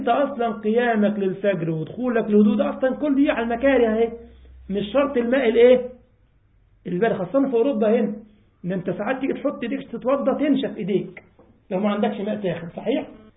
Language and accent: Arabic; Egypt; فكنا مثلا عندنا في مصر حاجه اسمها مترو الانفاق